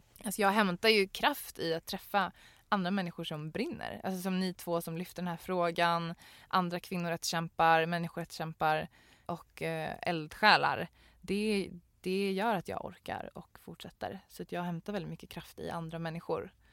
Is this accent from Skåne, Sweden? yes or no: no; Norrköping, Östergötland, Sweden; Jag är från Norrköping från början, visste du det?